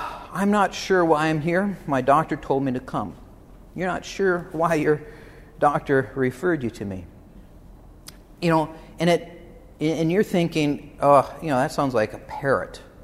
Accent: Michigan, United States; I grew up in Michigan.

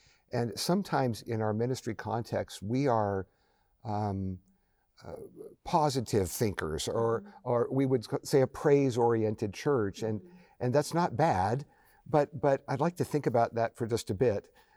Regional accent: United States; I'm a pastor from the United States.

